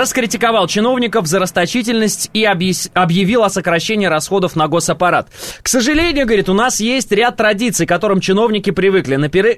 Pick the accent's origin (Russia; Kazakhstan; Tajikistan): Kazakhstan; мы, казахи